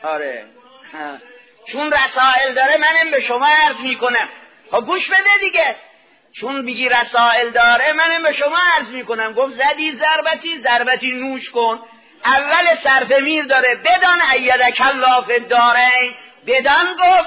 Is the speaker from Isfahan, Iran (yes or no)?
yes; Isfahan, Iran; انته بلا تشبیه از ولایتمون اصفهان وقتی میخواد کسی شبیه شه تشبیه کنن